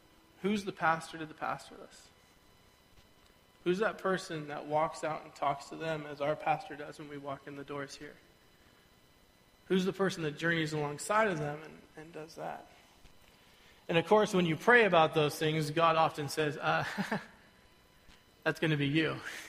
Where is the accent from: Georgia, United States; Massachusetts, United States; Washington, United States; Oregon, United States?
Washington, United States; Kirkland; moved away as an adult; also born or lived in Idaho; now in Chilliwack, California, United States; Before that, North Idaho. Before that, I grew up in Kirkland, Washington, until I went to school in Chicago, Germany, and Trinity Western University.